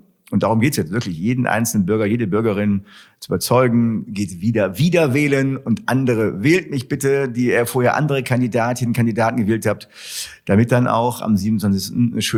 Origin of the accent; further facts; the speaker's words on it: Wuppertal, North Rhine-Westphalia, Germany; ich bin hier in Wuppertal geboren, bin hier an Bord und bleibe auch hier vor Ort